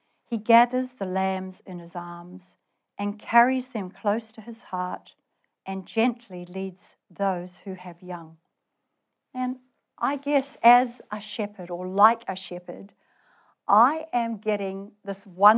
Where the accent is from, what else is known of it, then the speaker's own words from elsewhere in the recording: New Zealand; I'm from New Zealand, so I know what it looks like when a shepherd is guiding his flock